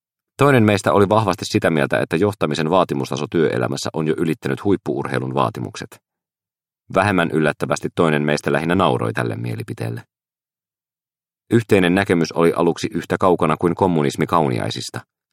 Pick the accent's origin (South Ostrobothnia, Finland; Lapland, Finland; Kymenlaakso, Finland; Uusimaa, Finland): Kymenlaakso, Finland; Kotka; Olemme sattumoisin molemmat kotoisin Kotkasta